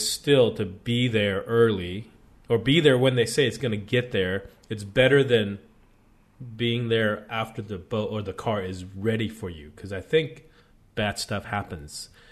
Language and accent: English; West Coast, United States; we're from the West Coast, and all of our family's from the West Coast